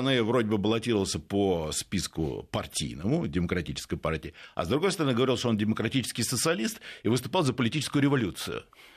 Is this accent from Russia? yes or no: yes; Russia; born there; Родился я в России.